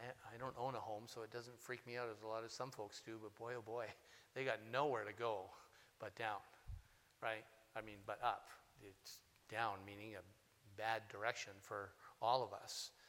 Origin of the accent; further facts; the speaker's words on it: Thunder Bay, Ontario, Canada; also born or lived in Sault Ste. Marie; I'm from Thunder Bay, 10 years in ministry there, 6 years in Sault Ste. Marie, and another 5 years here.